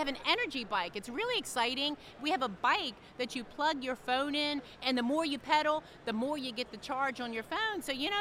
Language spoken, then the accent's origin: English; Clinton, Maryland, United States; Guess what, Damien? These guys are from Clinton, Maryland. My hometown, Mike Miller's hometown.